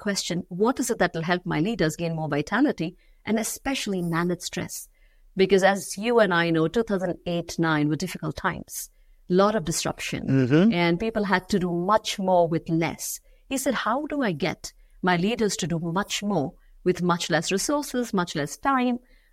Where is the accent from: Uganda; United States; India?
India; Mumbai, Maharashtra; also born or lived in Dubai; I'm from Bombay, right? I'm born and raised in Bombay. That was a time I moved back from Dubai to Bombay, and I thought, you know, it felt more easy, more at home.